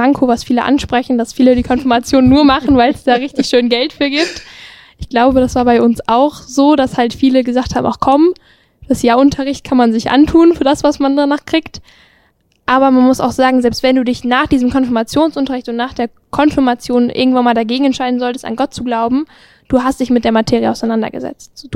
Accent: Herne, North Rhine-Westphalia, Germany; in meiner Stadt, wo ich herkomme, aus Herne, wir sind tiefrot, also wirklich sehr SPD-lastig.

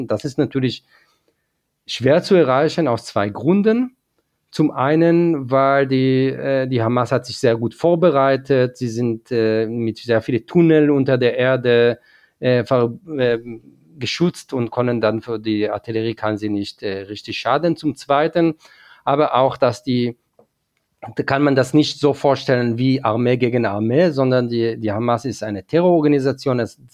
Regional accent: Israel; now in Germany; selber bin ich aus Israel. Ich bin dort aufgewachsen und lebe seit 23 Jahren in Deutschland.

